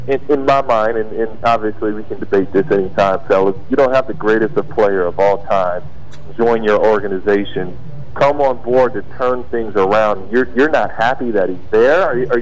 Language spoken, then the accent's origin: English; Pasadena, California, United States; Obviously a Lakers fan, born and raised in Pasadena, California.